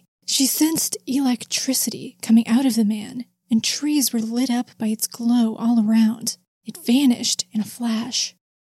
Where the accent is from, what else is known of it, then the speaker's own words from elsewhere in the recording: Midwest, United States; accent: Midwestern; this is going to sound so egregious in my harsh Midwestern accent